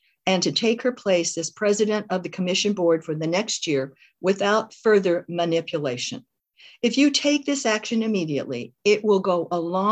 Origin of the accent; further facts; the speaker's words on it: Edmonds, Washington, United States; and I'm from Edmonds.